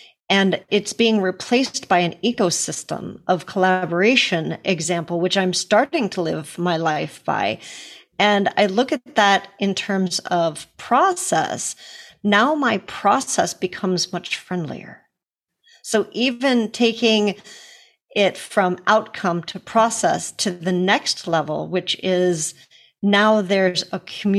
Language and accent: English; United States; I'm sorry, I'm American. Y'all get to hear the difference between the American pronunciation and the Canadian here.